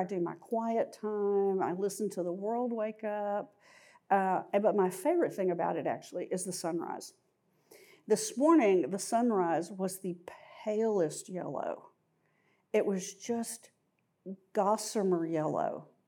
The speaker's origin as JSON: {"language": "English", "region": "Texas", "country": "United States", "tie": "born or raised there", "said": "Y'all know I grew up in West Texas. Well, we have dark skies in West Texas."}